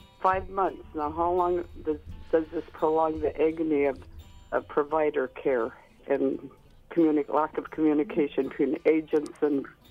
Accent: Bethel, Alaska, United States; I was born and raised here in Bethel, lived here all my life

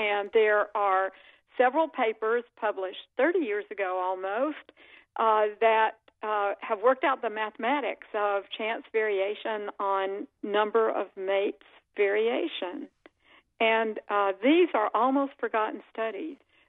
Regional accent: the South, United States; I grew up in the South. I know women are competitive, so I imagine flies were.

